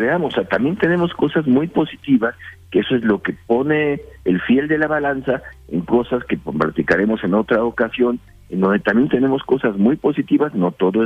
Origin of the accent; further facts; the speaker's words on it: Mexico; si no nos movemos en la dirección correcta como mexicanos